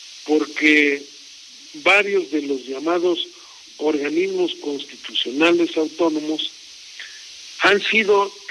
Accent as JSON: {"language": "Spanish", "country": "Mexico", "said": "lo que estamos requiriendo como mexicanos es que haya una verdadera reforma del Estado"}